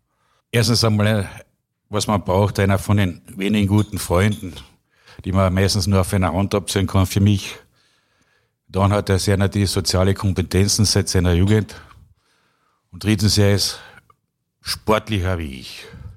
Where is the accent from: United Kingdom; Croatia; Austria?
Austria; Klagenfurt, Carinthia; wir sind im Prinzip in selben Bezirk aufgewachsen, in Klagenfurt.